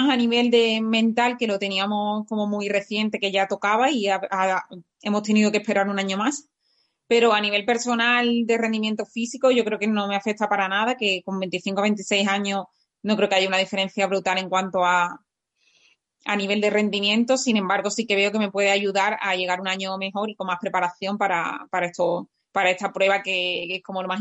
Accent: Huelva, Andalusia, Spain; que yo soy de Huelva y no estoy casi nunca por allí

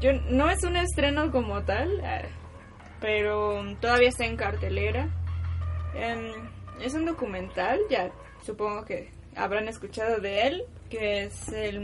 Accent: Mexico

